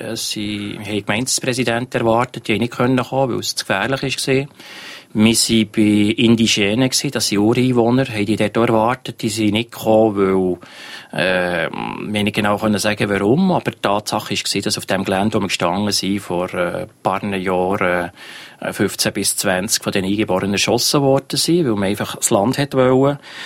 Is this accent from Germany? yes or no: no; Switzerland; für mich als Schweizer